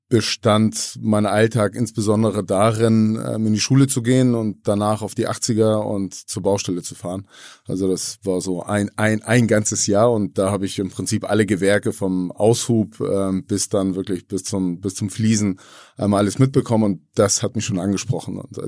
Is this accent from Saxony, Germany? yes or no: no; Hamburg, Germany; Alle sind hier schon geboren in Hamburg. Die beiden haben sich auch hier in Hamburg kennengelernt. Ja, und so ging die Geschichte los und tatsächlich von uns dreien bin ich der Einzige, der auch immer hier geblieben ist. in Hamburg